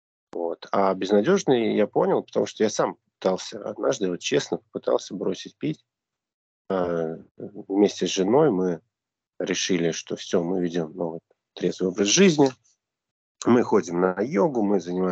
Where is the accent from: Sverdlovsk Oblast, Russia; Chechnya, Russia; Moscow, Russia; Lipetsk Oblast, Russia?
Moscow, Russia; Мне 38 лет. Родился в Москве. Вырос и учился также в столице.